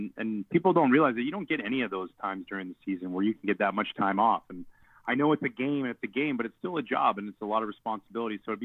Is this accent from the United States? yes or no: no; Canada; and being Canadian, all those things factor in.